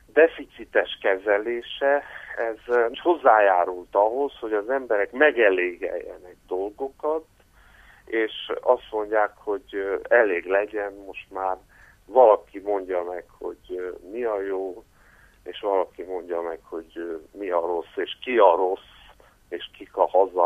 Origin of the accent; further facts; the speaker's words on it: Hungary; mert mi tiszta lelkű, ártatlan tekintetű magyarok vagyunk.